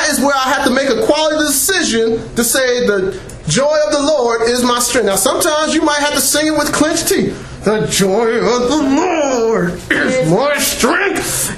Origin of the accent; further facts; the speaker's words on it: Trenton, New Jersey, United States; I grew up in Trenton, New Jersey. I grew up in the hood, where there was gang banging, where there was crack selling and dope smoking. I grew up on the streets in that kind of area.